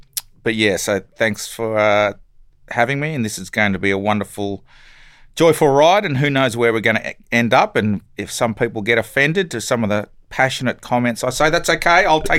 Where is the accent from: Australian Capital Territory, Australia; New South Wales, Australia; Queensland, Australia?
Australian Capital Territory, Australia; Canberra; I grew up in Canberra.